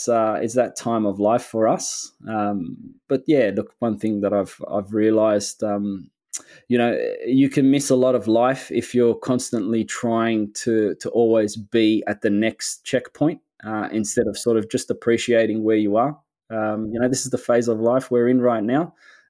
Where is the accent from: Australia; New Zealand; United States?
Australia; Sydney, New South Wales; So I was born and raised here in Sydney.